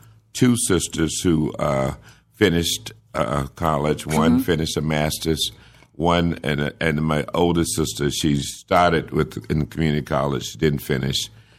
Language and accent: English; Boynton Beach, Florida, United States; I am a native Floridian. Yeah. I was born in Boynton Beach.